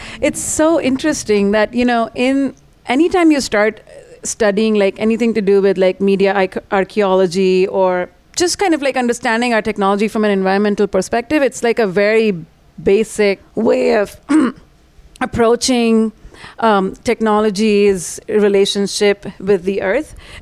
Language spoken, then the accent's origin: English; India; like growing up in India is not something that it wasn't around as a concept